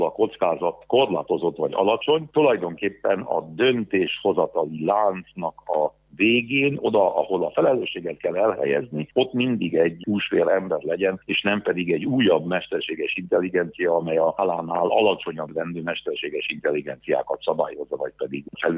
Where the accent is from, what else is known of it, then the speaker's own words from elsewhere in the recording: Transylvania, Romania; jelen pillanatban legalábbis otthon Erdélyben én nem mondanám azt